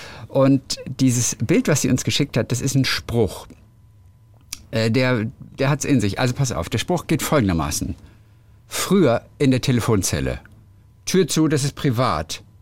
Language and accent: German; Niebüll, Schleswig-Holstein, Germany; So spricht man in Niebel, auf dem Festland, wo ich herkomme, zum Beispiel das Bökingharder Friesisch.